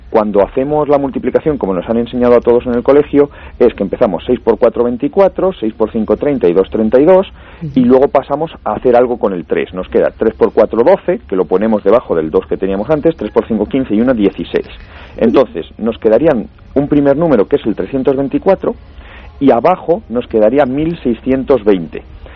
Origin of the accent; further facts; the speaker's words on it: Hoyo de Manzanares, Community of Madrid, Spain; esta tarde he hecho una cosa en mi pueblo, que es Hoyo de Manzanares, y iba a la biblioteca de allí, pues donde yo he estudiado